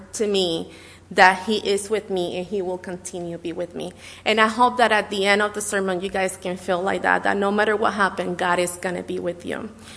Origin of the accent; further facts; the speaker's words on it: Puerto Rico; English is a second language; I'm from Puerto Rico, and we have, especially between July and September